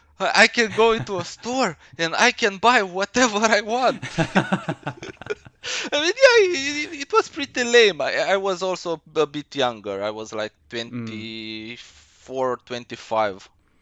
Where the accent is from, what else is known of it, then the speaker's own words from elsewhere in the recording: Romania; I'm from Romania. I'm Eastern European.